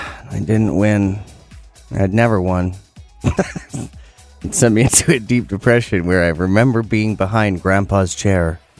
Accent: Penticton, British Columbia, Canada; we sadly had to attend a funeral in my hometown, Penticton.

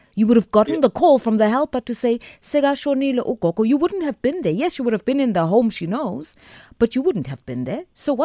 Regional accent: South Africa; yes, we're not all Black, white and Indian, but we're all South African.

